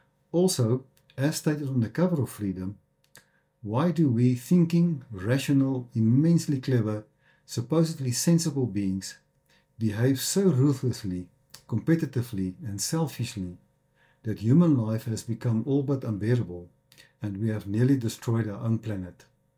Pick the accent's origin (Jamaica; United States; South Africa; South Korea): South Africa; also born or lived in Netherlands; I was born in the Netherlands, but raised in South Africa.